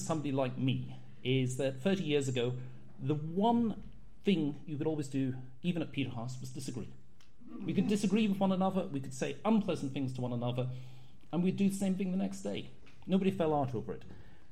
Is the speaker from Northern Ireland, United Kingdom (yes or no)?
yes; Northern Ireland, United Kingdom; I'm an Ulsterman